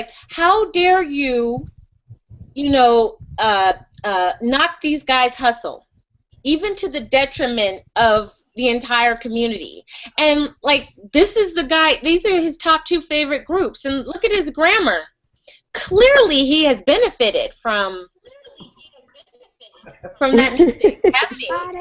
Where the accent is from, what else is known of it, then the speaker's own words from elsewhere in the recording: Gardena, California, United States; I'm born and raised in Gardena, LA, and yeah, I grew up on